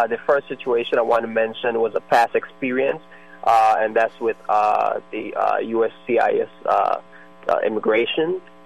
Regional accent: Belize; I'm from Belize, which we all know is under the West Indies law.

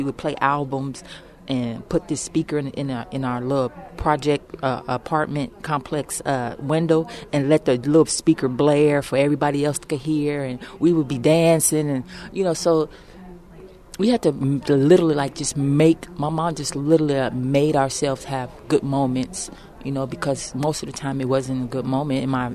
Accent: Chicago, Illinois, United States; I can say, you know, growing up in Chicago, Illinois, in what they call, quote-unquote, the projects, you know, it's pretty rough.

